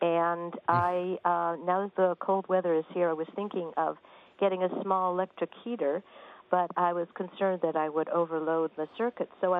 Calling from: New York, United States; Greenwich Village.

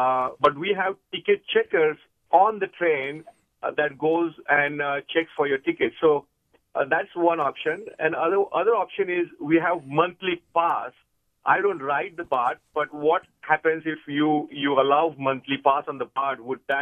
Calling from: Mumbai, Maharashtra, India; moved away; I am from India and from Bombay, and we have a really elaborate train system, public transport system.

